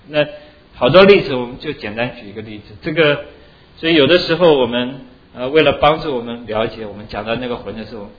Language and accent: Chinese; China; 我们中国人对这个最有体会